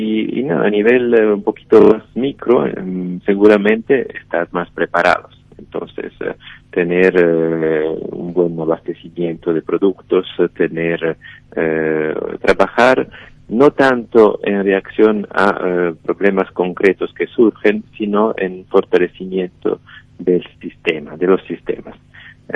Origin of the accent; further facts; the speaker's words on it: Lombardy, Italy; Spanish is a second language; Yo vengo de la región de Lombardía, que es la región más contagiada de toda Italia, probablemente de toda Europa.